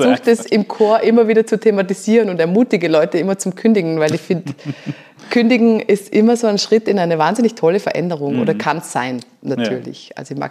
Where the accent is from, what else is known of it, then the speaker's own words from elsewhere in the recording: Vorarlberg, Austria; Ich bin in Vorarlberg groß geworden.